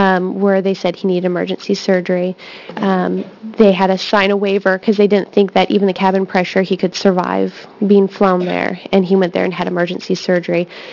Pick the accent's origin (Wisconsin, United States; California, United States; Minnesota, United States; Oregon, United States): Oregon, United States; Grants Pass; I'm from Grants Pass, and I represent myself.